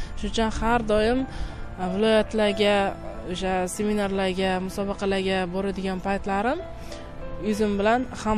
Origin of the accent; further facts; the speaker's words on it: Nurota, Navoiy Region, Uzbekistan; Yoshligimizdan biz birga katta bo'lganmiz. O'sha Norota tumanida bitta qishloqda tug'ilib o'sganmiz.